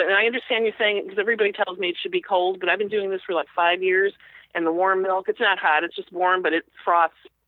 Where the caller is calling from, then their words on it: Norridge, Illinois, United States; Norridge, Illinois, Chicago.